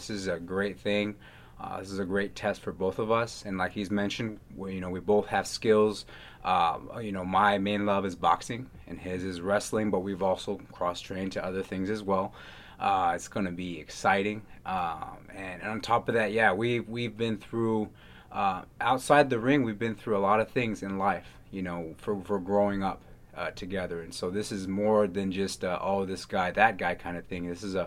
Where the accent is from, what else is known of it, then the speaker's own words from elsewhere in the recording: Bitburg, Rhineland-Palatinate, Germany; also born or lived in Virginia; now in United States; Yes, I'm originally from Bitburg, Germany.